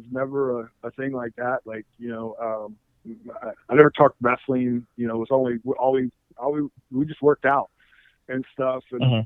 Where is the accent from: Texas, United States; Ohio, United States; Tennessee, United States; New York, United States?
Tennessee, United States; Memphis; So I grew up in Memphis, Tennessee, and I was going to go try to be a walk-on at University of Memphis.